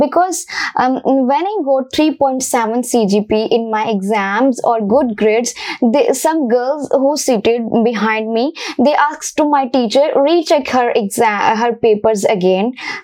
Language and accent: English; Faisalabad, Punjab, Pakistan; I'm exactly from Faisalabad, Punjab, Pakistan, and I completed my school and college from LaSalle High School campus too. It's also in Faisalabad.